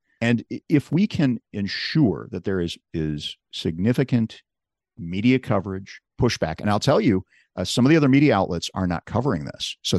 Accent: Chicago, Illinois, United States; And I'm from Chicago. So I know of like, you know, you don't send a stranger into Chicago.

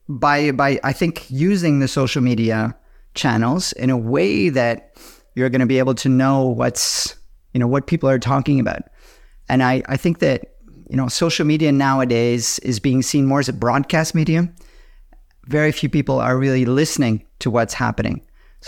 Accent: Canada; you know, we're both Canadian

